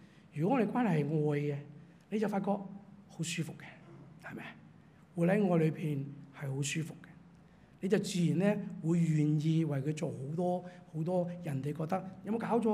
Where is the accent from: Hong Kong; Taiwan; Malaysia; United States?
Hong Kong; 我们香港人呢，国语就不难翻了